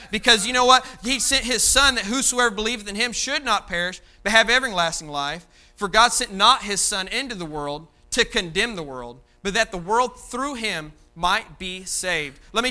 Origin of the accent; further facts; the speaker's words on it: Dugger, Indiana, United States; I'm from Duggar. Give me a break.